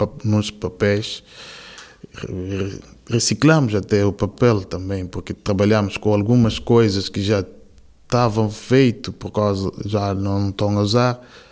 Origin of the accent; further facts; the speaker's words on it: Cape Verde; now in Portugal; sou cabo-verdiano. Estou a frequentar um curso na Fundação Liga. Eu venho de Cabo Verde há quase 5 anos.